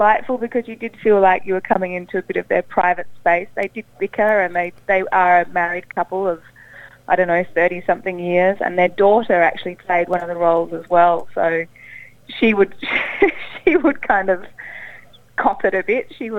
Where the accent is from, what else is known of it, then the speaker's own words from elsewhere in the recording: Broome, Western Australia, Australia; But I grew up in Broome